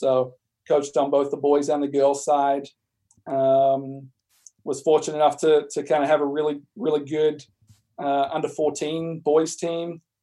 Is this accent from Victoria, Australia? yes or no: yes; Melbourne, Victoria, Australia; I guess growing up in Melbourne through that era